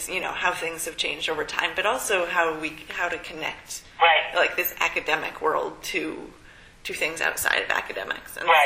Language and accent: English; Maine, United States; Oh, who knows? No. I grew up in Maine.